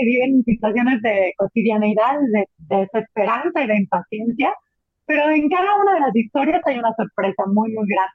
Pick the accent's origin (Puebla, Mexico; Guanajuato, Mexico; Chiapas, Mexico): Guanajuato, Mexico; Yo soy de provincia, soy guanajuatense